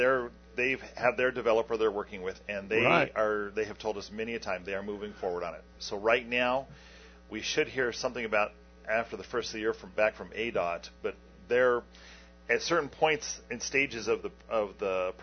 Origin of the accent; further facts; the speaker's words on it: Arizona, United States; Now, of course, me being born and raised in Arizona, I think cool thing.